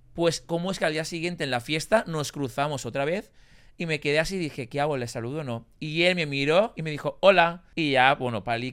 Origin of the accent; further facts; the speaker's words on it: Alzira, Valencian Community, Spain; Solo te digo que estudió en mi pueblo, en Alcira.